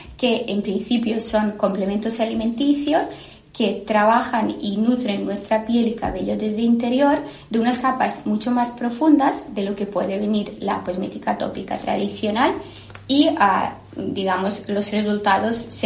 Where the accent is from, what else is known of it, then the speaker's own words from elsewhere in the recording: Serbia; Spanish is a second language; now in Barcelona, Spain; Yo soy de Serbia, pero al terminar mis estudios de grado en química, siempre tenía esta inquietud de estudiar fuera